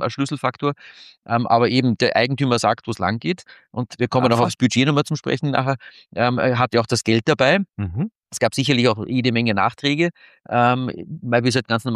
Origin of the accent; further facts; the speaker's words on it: Austria; ich bin ja auch Österreicher